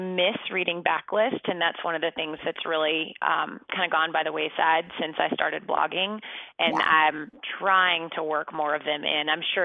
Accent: Richmond, Virginia, United States; also born or lived in New York; I just moved back to my hometown of Richmond, Virginia, after living in New York for over a decade.

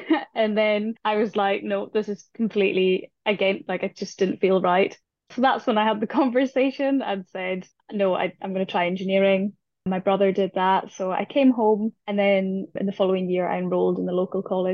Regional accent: Stornoway, Scotland, United Kingdom; I grew up just outside Stornoway on a dairy farm. It was called Goatill Farm.

